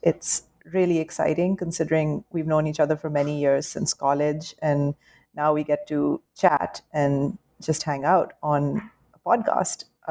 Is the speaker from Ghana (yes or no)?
no; Lahore, Punjab, Pakistan; Lahore. And so horses were just sort of this very, romanticized idealized thing that I saw in my own, in my hometown.